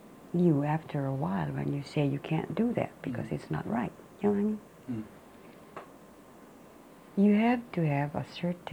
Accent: Philippines; I was raised as a Filipina.

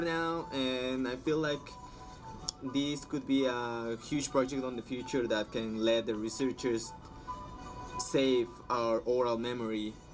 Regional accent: Otavalo, Imbabura, Ecuador; I am from Otavalo, Imbabura, Ecuador, and I belong to the Quichua Otavalo Band First Nation.

